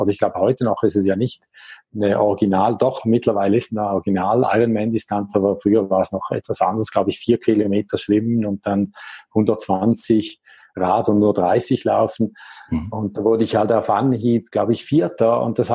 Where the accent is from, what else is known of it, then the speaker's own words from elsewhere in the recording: Appenzell, Switzerland; ich bin aufgewachsen, wohne immer noch im Appenzellerland. Das liegt ganz im Osten der Schweiz, nahe an Deutschland und Österreich, der beiden Grenzen.